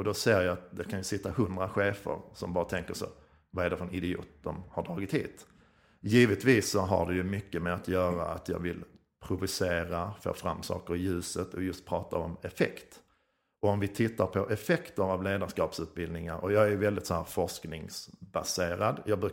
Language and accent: Swedish; Skåne, Sweden; accent: Skånska; jag pratar ju skånska.